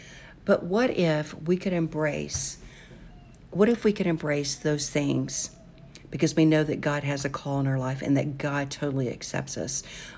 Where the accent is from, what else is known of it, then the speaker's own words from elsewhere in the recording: Kansas, United States; and I'm from Kansas. I don't speak Spanish.